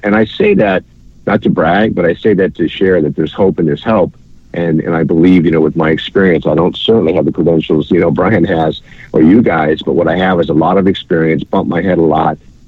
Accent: San Diego, California, United States; So, you know, going back, and you know, I grew up in San Diego

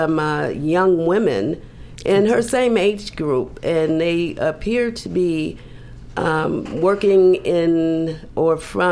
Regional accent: Chicago, Illinois, United States; now in Los Angeles, United States; I'm originally from Chicago, and I've decided to come out and continue to do what I did when I was in Chicago here in Los Angeles.

